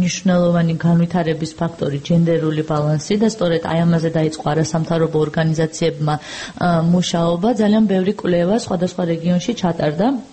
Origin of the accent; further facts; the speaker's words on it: Tbilisi, Georgia; მე თბილისიდან, თბილისში დავიბადე, გავიზარდე და აქ ცხოვრობდი, აქაც მქონდა და მაქვს ბიზნესი, წავედი რეგიონში